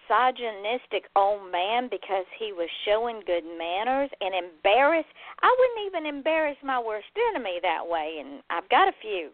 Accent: the South, United States; Now, I am born and bred in the South

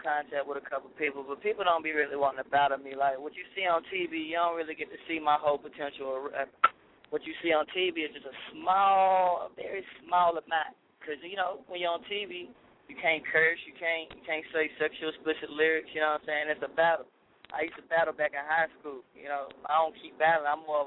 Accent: Charlotte, North Carolina, United States; Well, you already know. We got to rip the city. It's my hometown. Crown Town King. Got to get it.

